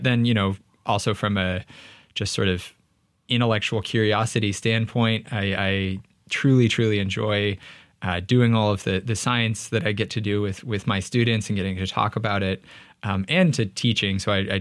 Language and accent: English; Stockton, California, United States; where I grew up in California, you know, there's a very large Mexican population. And I really also got into like some of the Mexican teams, too, where I'm from, Stockton, California